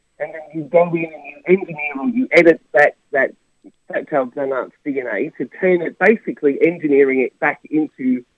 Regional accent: Australia; but also amazing as an Australian

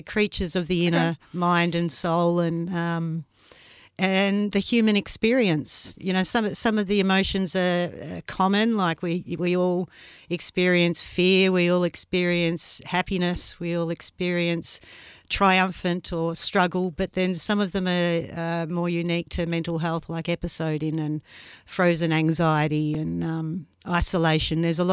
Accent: New South Wales, Australia; It's my first exhibition in Sydney, mm-hmm. But no, I've shown in Melbourne and I'm from Northern Rivers, New South Wales

